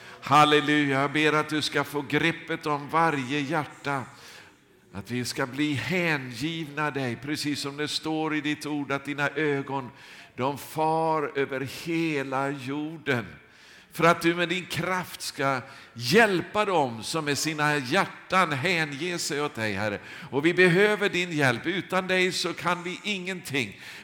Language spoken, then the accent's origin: Swedish; Sweden; born there; Jag är ju svensk från början, jag är född här i det här landet.